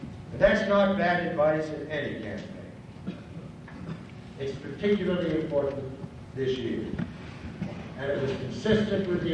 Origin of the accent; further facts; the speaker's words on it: Maine, United States; But he and I used to be neighbors in my hometown in Maine, and we were both ardent fishermen.